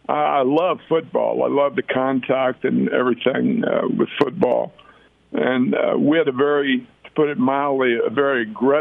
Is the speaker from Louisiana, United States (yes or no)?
no; Memphis, Tennessee, United States; all the guys that were meaning so much to me growing up in Memphis.